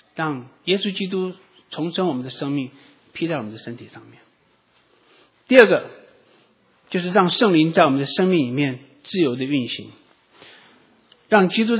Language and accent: Chinese; China; 那我们中国人说我是老人